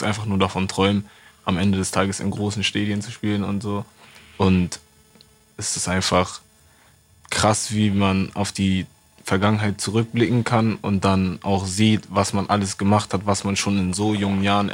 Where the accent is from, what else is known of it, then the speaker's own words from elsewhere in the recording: Hamburg, Germany; born there; Ich bin in Hamburg geboren.